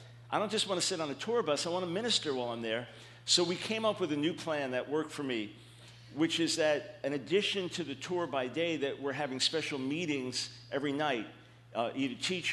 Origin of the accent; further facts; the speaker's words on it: New York, United States; I'm from New York, and we're pretty quick from New York.